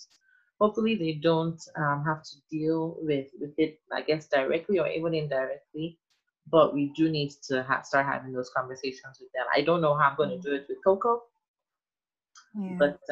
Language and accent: English; Nigeria; if we grew up in Nigeria, it's a much different way of growing up than, you know, the black people that grew up here